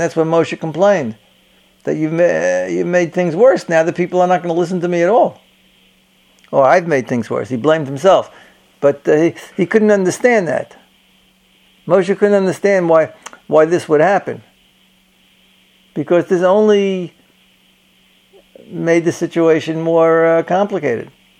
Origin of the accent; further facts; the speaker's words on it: United States; So that gives you a certain sense I'm an American.